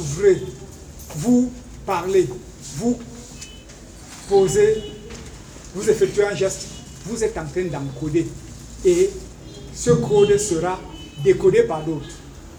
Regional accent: Cameroon; Nous sommes des Camerounais.

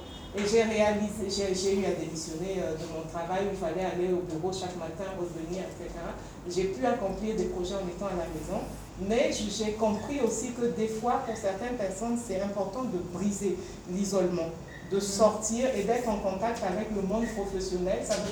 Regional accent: Mali; Parce que … c'est dans ma langue. Je viens du Mali à l'origine. Maintenant, je suis camerounaise. Mais je viens du Mali à l'origine.

